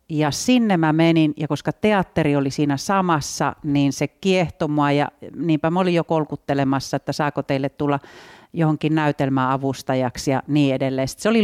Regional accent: Kolari, Lapland, Finland; mä oon Kolarissa syntynyt. Ihan pienen pienestä paikasta siinä Ylläksen kupeessa siellä talvipakkasten aikaa, niin silloin se äiti mut laittoi maailmaan.

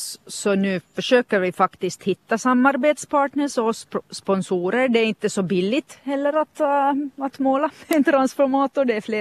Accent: Finland; first language Finnish; Swedish is a second language; säkert för att Katja och jag, vi är finskspråkiga.

